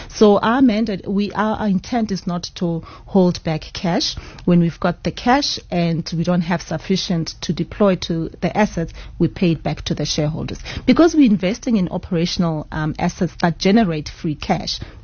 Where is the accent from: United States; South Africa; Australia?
South Africa; because we are South African, it only made sense that we start at home